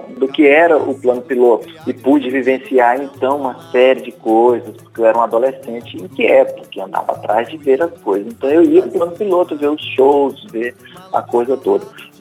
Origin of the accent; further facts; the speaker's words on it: Ceilândia, Federal District, Brazil; E aí eu fui criado na Ceilândia, dos 7 anos até os... Quando eu saí da Ceilândia, eu já tinha 20 anos, 21 de idade.